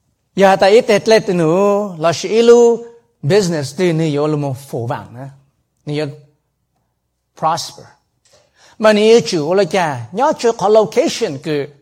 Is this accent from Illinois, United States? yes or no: no; California, United States; I'm from Southern California, Orange County.